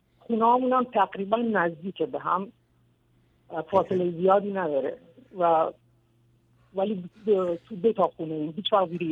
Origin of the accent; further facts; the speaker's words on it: Iran; now in Australia; از ایران اومدم بیرون، خودم تنها بودم، و از طریق دریا خودم رسوندم به استرالیا و اینجا پناهندگی گرفتم، رفیوجی هم.